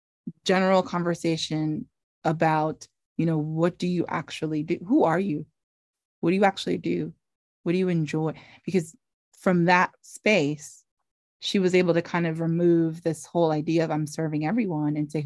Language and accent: English; Jamaica; now in United States; now have the accent where you can't tell I'm Jamaican